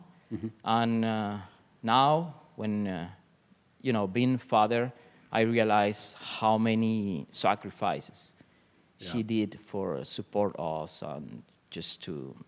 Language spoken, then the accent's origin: English; Cuba; English is a second language; Growing in that condition, when you become Christian, you are real.